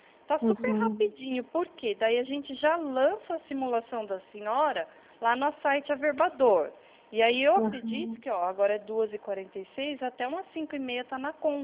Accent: São Paulo, Brazil; sou de São Paulo, tá?

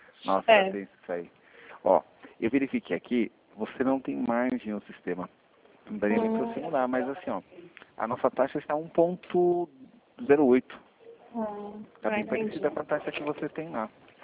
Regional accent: São Paulo, Brazil; eu sou de São Paulo, mas eu moro no interior hoje, né? Então, assim, eu fugi do caos. Eu morava na região de São Luís

